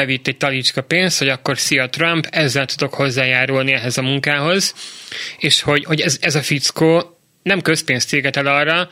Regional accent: Hungary; Magyarként nekünk ez ilyen mellbevágó.

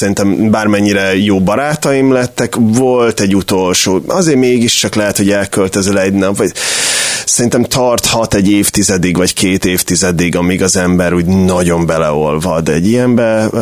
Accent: Hungary; egy 10 millió fős országból származunk

